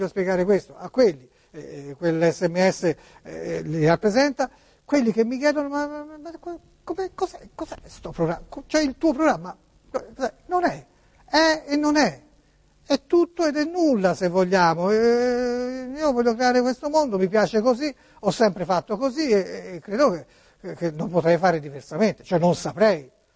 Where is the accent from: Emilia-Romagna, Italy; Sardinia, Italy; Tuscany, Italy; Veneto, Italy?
Tuscany, Italy; Florence; Qui io lo vedo affranto e mi dispiace sinceramente perché come fiorentino...